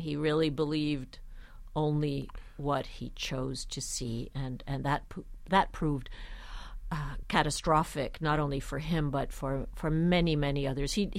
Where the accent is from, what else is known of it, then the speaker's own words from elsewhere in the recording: Budapest, Hungary; Well, so you mentioned that I'm from Budapest.